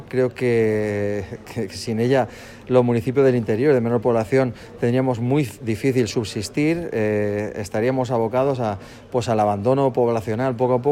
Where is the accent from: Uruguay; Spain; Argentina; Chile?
Spain; Valencian Community; Yo soy de aquí nacido, y para mí es un orgullo ver cómo mi pueblo revitaliza, se recupera